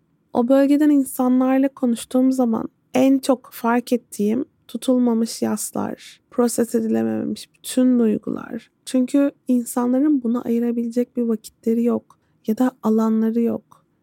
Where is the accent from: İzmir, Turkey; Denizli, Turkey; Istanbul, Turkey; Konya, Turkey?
İzmir, Turkey; Ben İzmir Karşıyaka'da büyüdüm. Karşıyaka öyle bir yer ki 40 yıl sonra hala aynı. Benim ilkokulum hala bulunduğu yerde duruyor. Çocukken geçtiğim sokakların hepsi aynı.